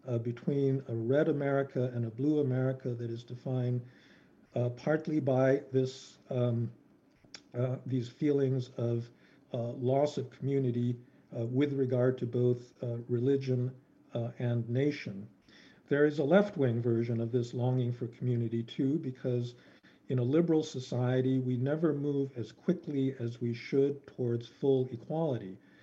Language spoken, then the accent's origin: English; United States; Actually, quite frankly, as an American, it's been impossible to have a discussion about anything other than the election